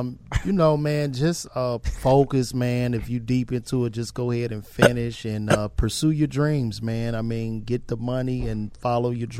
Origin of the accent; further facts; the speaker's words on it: Chicago, Illinois, United States; And I'm from Chicago, and I got tired of being on dirty.